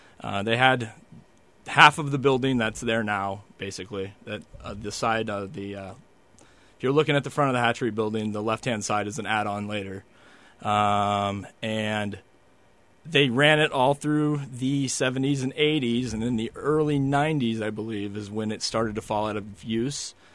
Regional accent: Indiana, United States; but I'm from Indiana, so I didn't really know anything about salmon.

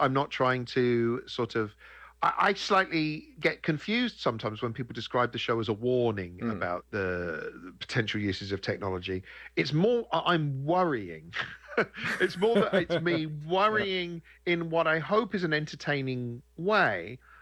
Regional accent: United Kingdom; especially being British, you can't help being British growing up

